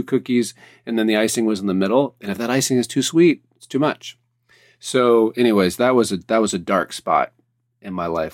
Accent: the South, United States; I'm being from the East Coast, the South.

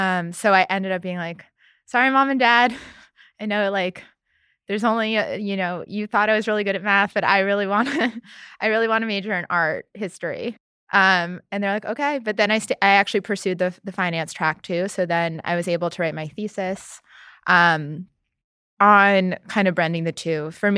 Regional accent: New York City, New York, United States; And I grew up in New York City, yeah. So great at hailing cabs, can't drive.

